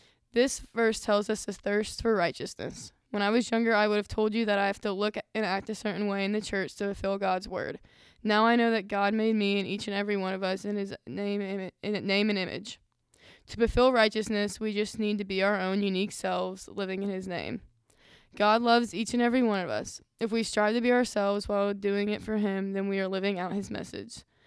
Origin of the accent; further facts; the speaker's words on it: Louisville, Kentucky, United States; I'm a senior from Louisville, Kentucky.